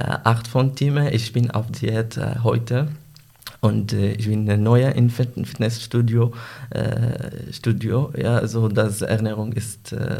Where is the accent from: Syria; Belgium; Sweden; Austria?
Syria; Damascus, Damascus Governorate; German is a second language; now in Bochum, Germany; Ich komme aus Syrien, Damaskus. Ich bin Doktorand im Bereich Stadtplanung am Geographischen Institut an der Ruhr-Universität Bochum.